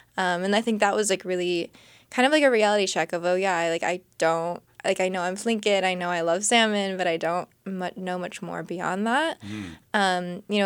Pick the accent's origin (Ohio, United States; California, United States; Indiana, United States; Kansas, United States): California, United States; Santa Clarita; I grew up in Santa Clarita, California. Like just north of LA.